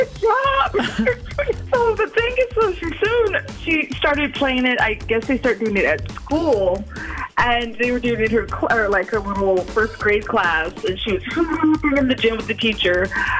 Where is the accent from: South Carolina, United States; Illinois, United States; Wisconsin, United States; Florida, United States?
Wisconsin, United States; Madison; I'm from Madison.